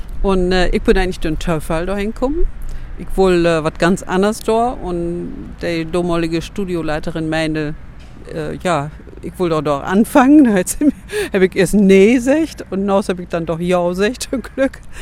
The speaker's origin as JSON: {"language": "German", "region": "Lower Saxony", "country": "Germany", "said": "In Göttingen, da wird ja ganz anders Brot als bei uns in Ostfriesland"}